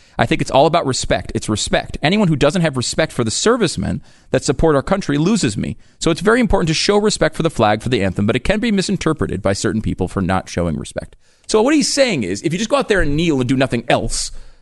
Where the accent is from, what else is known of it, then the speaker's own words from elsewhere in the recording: Connecticut, United States; also born or lived in New York; I grew up in Connecticut, where there in Connecticut you have a mixture of Giants fans, some Patriots fans